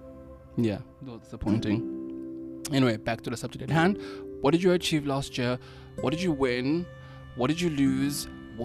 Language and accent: English; South Africa; now in China; Anyway, I'm South African, in case you're wondering. I am a South African boy living here in China.